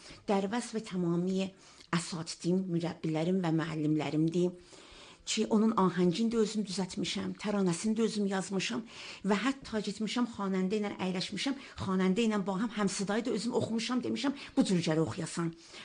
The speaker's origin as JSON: {"language": "Azerbaijani", "country": "Iran", "said": "Mən İranlıyam."}